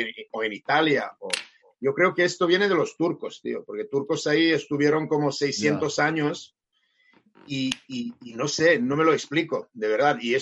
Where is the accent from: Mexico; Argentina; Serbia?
Serbia; Spanish is a second language; also born or lived in Germany; now in Barcelona, Spain; Y de donde vengo yo, en Serbia también. Tiene mucho invierno.